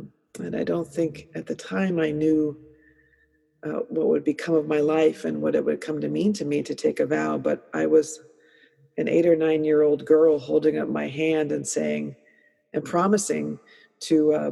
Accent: New Jersey, United States; So I grew up in New Jersey. If you've seen The Sopranos, those are my people.

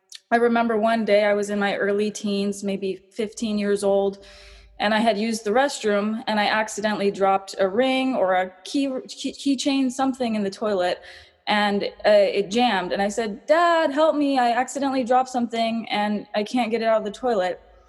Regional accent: El Sobrante, California, United States; I grew up in the Bay Area, born in the Bay Area in a little town called El Sobrante, which means leftovers.

